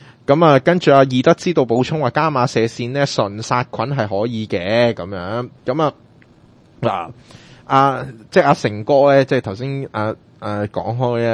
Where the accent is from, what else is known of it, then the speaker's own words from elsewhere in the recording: Hong Kong; 係啊，我哋香港人口密度係高得。